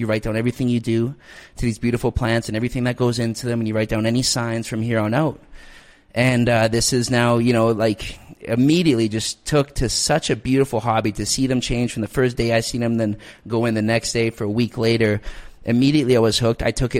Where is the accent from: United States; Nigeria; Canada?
Canada; But no, originally Canadian at heart, absolutely, you know, love it. I think a lot of people notice I'm Canadian when they start hearing me talking.